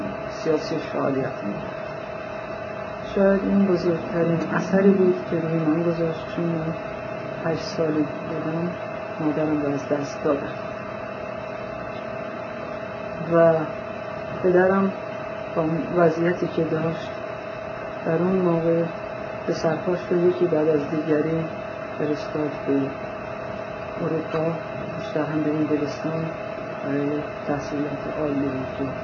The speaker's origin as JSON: {"language": "Persian", "town": "Tehran", "region": "Tehran Province", "country": "Iran", "tie": "born there", "said": "من در 67 سال قبل در تهران برای خانواده زرتشتی به دنیا آمدم. من دختر بعد از 7 تا پسر بودم"}